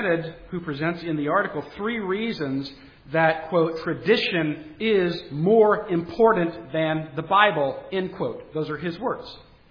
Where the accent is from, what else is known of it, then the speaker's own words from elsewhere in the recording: Charleston, South Carolina, United States; I grew up Catholic in Charleston, South Carolina. In fact, I was an altar boy.